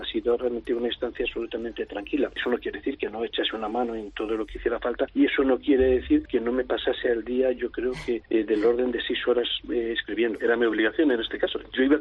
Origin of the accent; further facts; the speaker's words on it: Spain; soy el primer español que tiene una isla con su nombre.